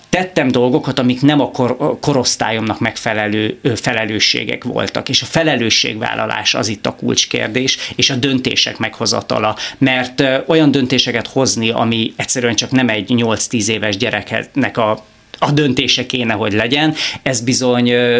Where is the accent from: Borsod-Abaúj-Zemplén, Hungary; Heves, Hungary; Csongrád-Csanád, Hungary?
Heves, Hungary; Eger; also born or lived in Sweden / Spain; én meg a hugomot születtünk Svédországba, most már ides tovább 35 éve, és 3 évet éltem Svédországban, utána 1 évet Spanyolországban, és akkor elváltak a szüleim, és utána 4-5 éves voltam, amikor Magyarországra jöttünk, Egerbe